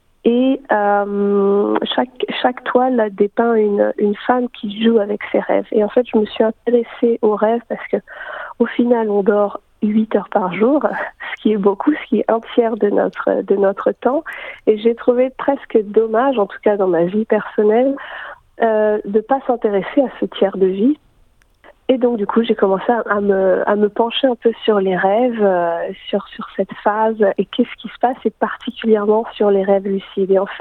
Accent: Russia; now in Melbourne, Australia; Alors, je suis une artiste russe, principalement.

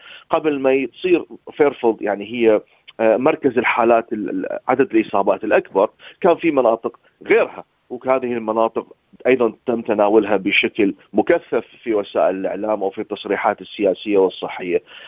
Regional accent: Iraq; احنا عندنا بالعراق كان دائما راحب مثلا الكبار بالعمر

